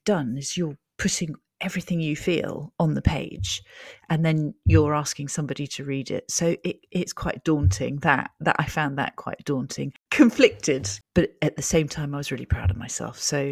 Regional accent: New York, United States; born there; I was born in New York and my parents lived there for 12 years. So we're very attached to it as a city.

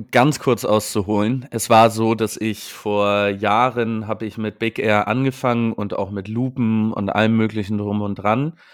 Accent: Hamburg, Germany; ich komme aus Hamburg

